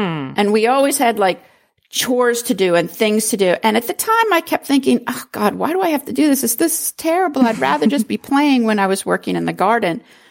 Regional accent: New Hampshire, United States; I grew up in New Hampshire, very rural New Hampshire.

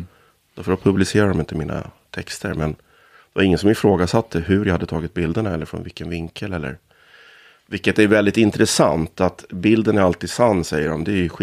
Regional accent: Norrland, Sweden; also born or lived in Stockholm; Jag är född i Kärrtorp, men känslan av uppväxtheten är ju i Norrland.

